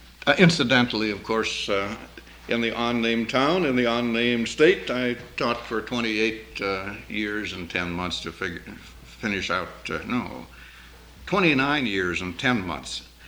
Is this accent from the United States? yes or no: yes; North Dakota, United States; I am from North Dakota. I was born there and raised there, and on the way back we're going to visit my old home town, a little town in north central North Dakota.